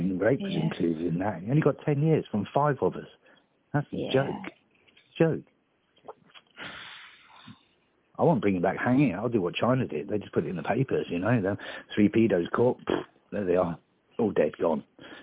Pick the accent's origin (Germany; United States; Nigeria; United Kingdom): Germany; accent: English; I've got an English accent, because the first years of my life, we were growing up in Germany around English people